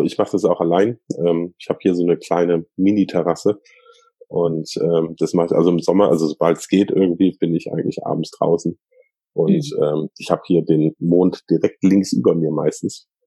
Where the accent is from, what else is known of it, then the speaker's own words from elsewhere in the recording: Northern Germany, Germany; born there; Ich bin ja gebürtiger Norddeutscher, aber ich bin jetzt pfälzisch.